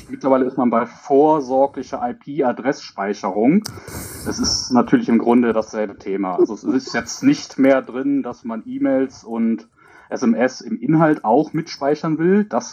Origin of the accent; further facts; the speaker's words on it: Euskirchen, North Rhine-Westphalia, Germany; Ich komme aus der Ecke Euskirchen KBU, also Köln-Bonn-Umgebung.